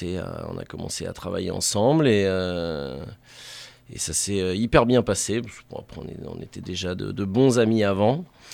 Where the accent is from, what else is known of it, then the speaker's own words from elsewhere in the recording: Pays de la Loire, France; un petit hommage à ce qu'on est de la Sarthe, nous, à la base, en fait.